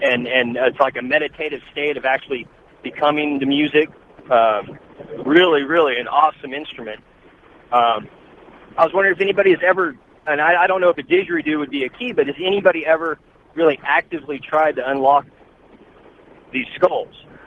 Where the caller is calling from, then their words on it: North Carolina, United States; I am on north on 77 through North Carolina.